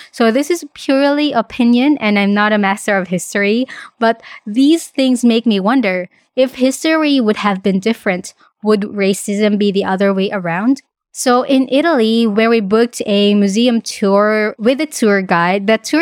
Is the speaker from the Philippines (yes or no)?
yes; Philippines; now in Australia; I live in Australia, but I'm originally from the Philippines.